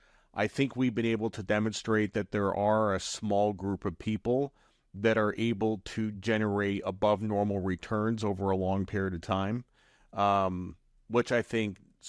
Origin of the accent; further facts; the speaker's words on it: Norwich, Connecticut, United States; I grew up in Norwich, Connecticut, graduated from high school in 1992.